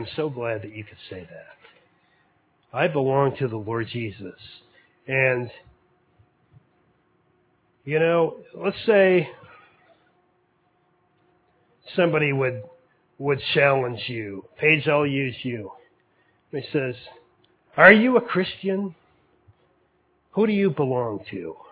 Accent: Newfoundland and Labrador, Canada; I grew up in Newfoundland.

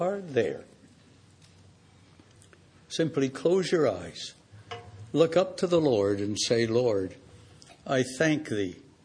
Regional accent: Hamilton, Ontario, Canada; I grew up in Hamilton, Ontario, Canada

